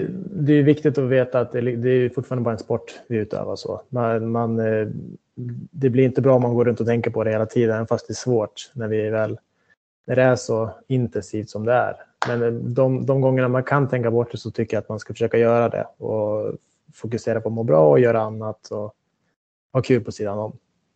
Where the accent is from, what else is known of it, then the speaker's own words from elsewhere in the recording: Västerås, Västmanland County, Sweden; Jag slet på med mina träningar hemma i Västerås, både med innebandy, tennis och fotboll